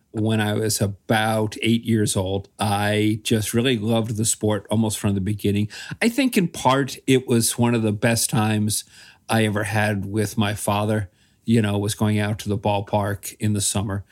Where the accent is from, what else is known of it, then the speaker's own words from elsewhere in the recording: Massachusetts, United States; also born or lived in New Jersey; was born in New Jersey, although I grew up mostly in Massachusetts.